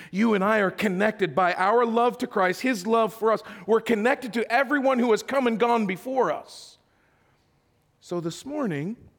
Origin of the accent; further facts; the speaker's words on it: Idaho, United States; Growing up in Idaho, I was not geographically close to Dallas.